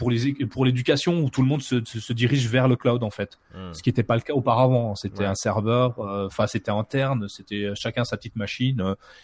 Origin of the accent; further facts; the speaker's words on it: Bourgogne-Franche-Comté, France; accent: Franc-Comtois; J'ai un accent franc-comtois, proche de l'accent suisse ou de l'accent belge.